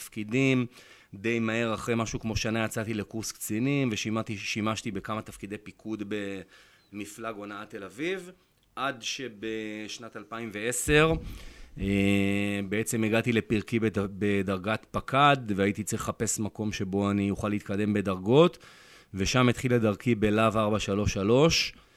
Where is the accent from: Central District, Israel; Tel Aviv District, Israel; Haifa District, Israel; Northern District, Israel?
Tel Aviv District, Israel; Holon; אז גדלתי בחולון